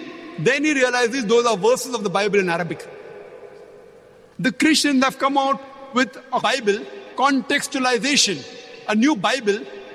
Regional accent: India; English is a second language; I come from India. which has a population of more than a billion people

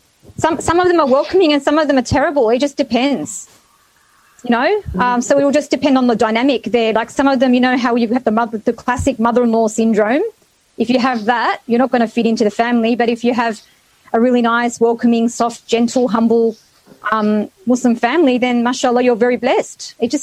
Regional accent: Australia; Being a Muslim, being an Australian

